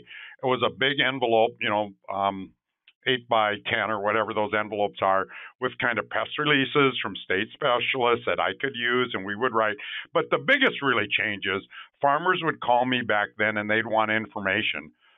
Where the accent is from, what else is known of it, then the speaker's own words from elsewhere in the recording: Minnesota, United States; It was actually my hometown, first robot in the state of Minnesota.